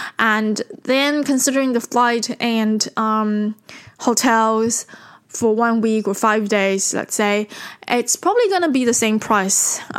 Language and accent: English; Taiwan; So I was brought up in Taiwan